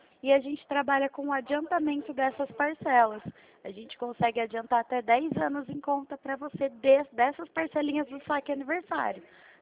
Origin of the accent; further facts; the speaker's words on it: Limeira, São Paulo, Brazil; Eu sou do interior de São Paulo, eu fico na cidade de Limeira.